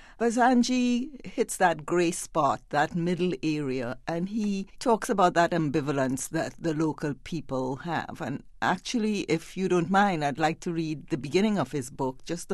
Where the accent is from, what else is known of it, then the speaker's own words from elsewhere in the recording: Trinidad & Tobago; moved away as an adult; now in United States; growing up in Trinidad. I was raised there until I was 19. Mm. But all my adult life I've spent in America.